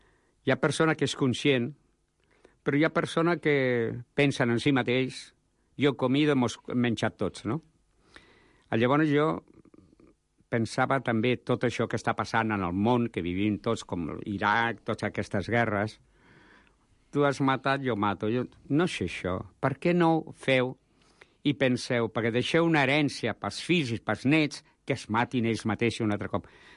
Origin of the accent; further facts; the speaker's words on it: Barcelona, Catalonia, Spain; born there; Jo vaig néixer a la barriada de Sants, al carrer Badal. Està aquí mateix.